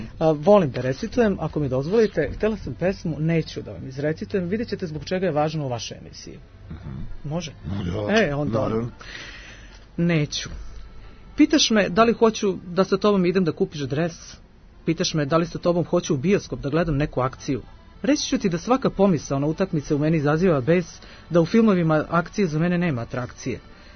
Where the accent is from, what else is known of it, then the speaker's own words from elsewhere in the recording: Lazarevac, Belgrade, Serbia; To je Lazarevac, inače moj rodni grad